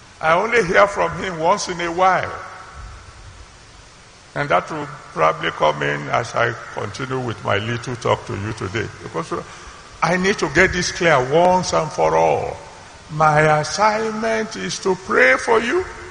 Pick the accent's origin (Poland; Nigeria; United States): Nigeria; as a Nigerian, every one of you, you are all Nigerians